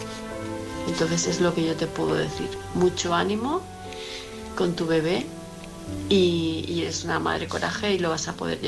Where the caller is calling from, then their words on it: Palma de Mallorca, Balearic Islands, Spain; Soy Hola. … de Palma de Mallorca.